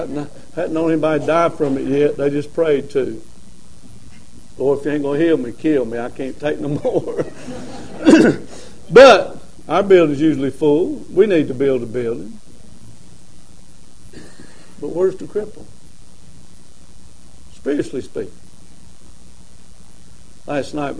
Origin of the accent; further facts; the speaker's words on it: Lancaster, South Carolina, United States; I'm from Lancaster. I grew up in Lancaster, educated in South Carolina schools.